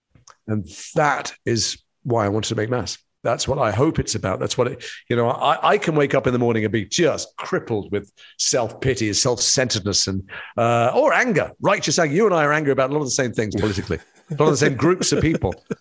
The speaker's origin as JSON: {"language": "English", "town": "Edgware", "region": "London", "country": "United Kingdom", "tie": "born or raised there", "said": "in the community I grew up in Edgware, and then going to university"}